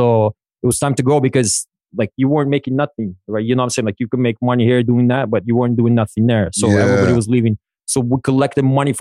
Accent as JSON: {"language": "English", "town": "Toronto", "region": "Ontario", "country": "Canada", "said": "But I'm from Hyde Park, Combloor, originally. I lived in Lake Shumamico. I'm a Toronto guy, right?"}